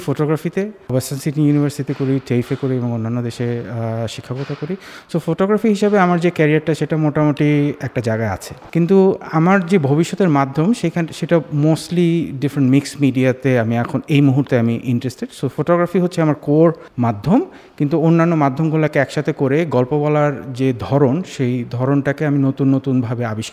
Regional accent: Bangladesh; আমরা এক্সিস্ট করি বাংলাদেশি হিসেবে, আমরা এক্সিস্ট করি সাউথ এশিয়ান হিসেবে, এবং আমাদের কাজ নিয়ে আমরা এক্সিস্ট করি।

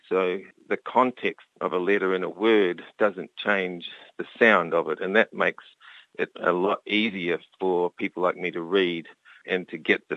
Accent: New Zealand; born there; I was born about as far away from Estonia as you can possibly imagine. So I was born in New Zealand.

